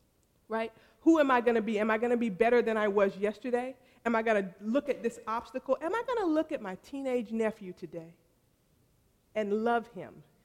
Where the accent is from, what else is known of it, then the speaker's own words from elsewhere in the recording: the South, United States; I mean, I'm from the South.